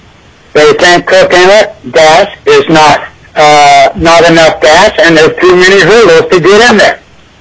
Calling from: Kasilof, Alaska, United States; I'm calling from Kosilov, Alaska, and I thank you for taking my testimony.

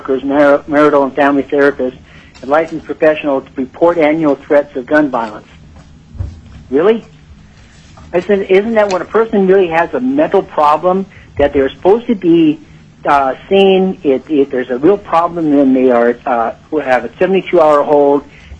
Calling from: Palmer, Alaska, United States

